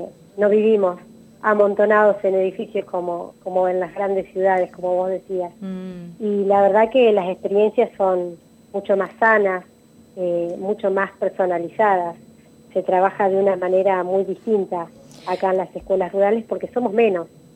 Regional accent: Maipú, Argentina; born there; Yo nací en Maipú, que es un nací en Maipú, está a 25 kilómetros de la escuela donde yo trabajo. Sí, y todos estamos rodeados por campo.

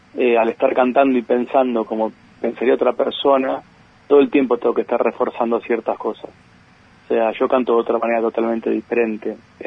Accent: Argentina; como argentino te digo que me da muchísimo, muchísimo orgullo.

